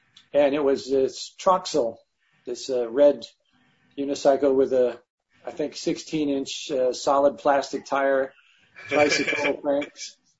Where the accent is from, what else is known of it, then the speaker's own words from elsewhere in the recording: Detroit, Michigan, United States; growing up in Detroit, Michigan, my dad is an automotive engineer.